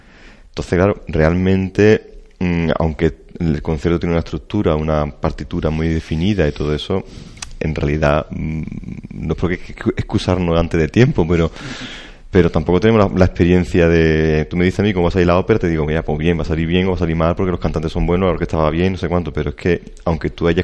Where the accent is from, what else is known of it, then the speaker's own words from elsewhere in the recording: Sanlúcar de Barrameda, Andalusia, Spain; Yo como músico y sanluqueño, escuchar un concierto de campanas de mi pueblo, a mí me llama la atención.